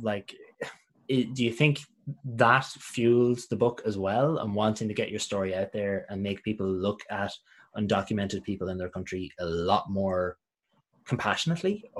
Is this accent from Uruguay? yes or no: no; Ireland; also born or lived in New York, United States; I was born in New York, but my parents were undocumented. Oh, wow. But because I was born there, I had citizenship. Now we moved back to Ireland when I was four and I was just about to start school.